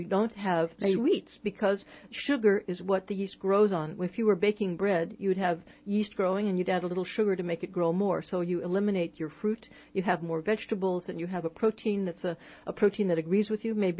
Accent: United States; But I will, because I'm an American.

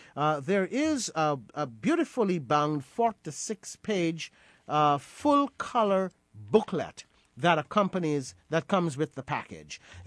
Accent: Guyana; now in New York, United States; an important part of the national moral fabric of our society growing up in Guyana

